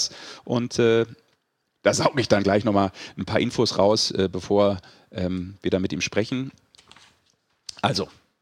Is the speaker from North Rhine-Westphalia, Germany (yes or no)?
yes; Düsseldorf, North Rhine-Westphalia, Germany; als gebürtiger Düsseldorfer